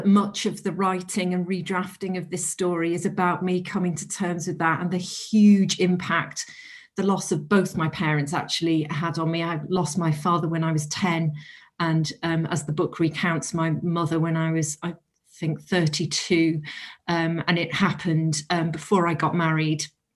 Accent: Wales, United Kingdom; I grew up in North Wales near the coast, although it wasn't a particularly beachy area.

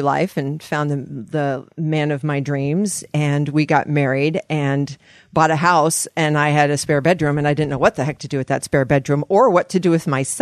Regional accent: Eugene, Oregon, United States; I was born in Eugene, Oregon.

